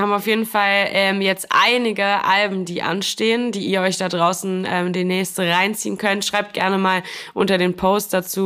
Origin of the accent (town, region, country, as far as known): Wiesbaden, Hesse, Germany